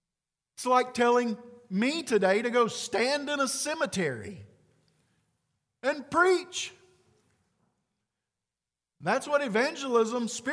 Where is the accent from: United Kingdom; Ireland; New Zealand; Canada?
Ireland; I love saying it because you have to roll your R, and I'm Irish and I can do that.